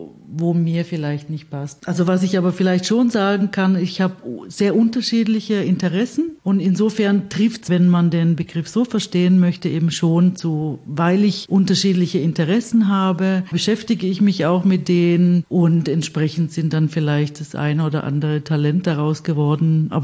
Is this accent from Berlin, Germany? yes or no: no; Stuttgart, Baden-Württemberg, Germany; Ich bin in Stuttgart aufgewachsen bzw. geboren.